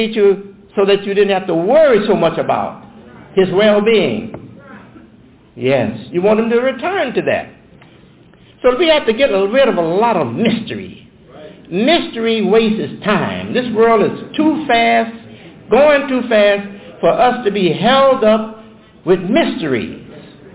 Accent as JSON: {"language": "English", "town": "Detroit", "region": "Michigan", "country": "United States", "tie": "born or raised there", "said": "So, I was born in Detroit, and Detroit is my home."}